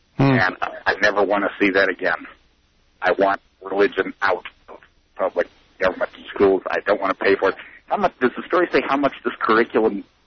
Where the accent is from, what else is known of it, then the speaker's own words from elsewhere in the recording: St. Louis, Missouri, United States; I grew up in South St. Louis, and in the public school, we had a Christmas program every year